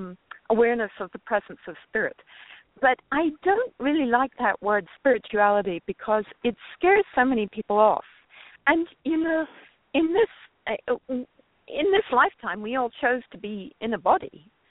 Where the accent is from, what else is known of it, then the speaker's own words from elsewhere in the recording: Scotland, United Kingdom; born there; when I was born in Scotland just after the war